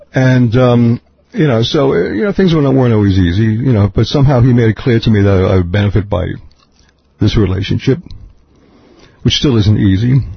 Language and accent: English; West Islip, New York, United States; now in India; You know, when I was growing up in West Islip on Long Island, I had no idea that my life would turn out like this.